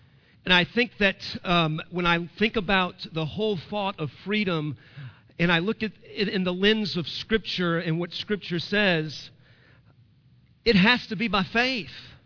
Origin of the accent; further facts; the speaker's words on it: New Orleans, Louisiana, United States; I grew up in a port town. I grew up in New Orleans, Louisiana.